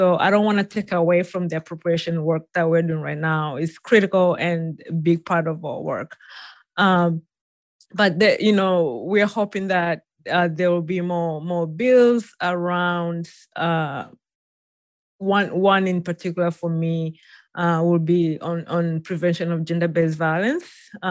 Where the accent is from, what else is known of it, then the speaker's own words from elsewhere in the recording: Tanzania; you know, I was born and raised in Tanzania